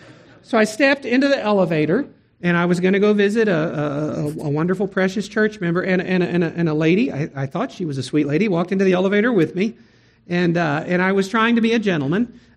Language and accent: English; Austin, Texas, United States; The first church that I pastored was in San Antonio, where my wife is from. I'm from Austin.